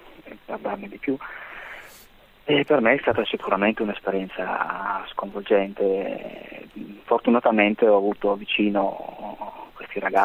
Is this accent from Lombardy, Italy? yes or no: no; Naples, Campania, Italy; born there; Io a Napoli ci sono nato, come racconto nella Luce Prima, però ci sono rimasto fino alla mia età in un istituto per ragazze madri, e il mese scorso è la prima volta che ci sono stato da adulto.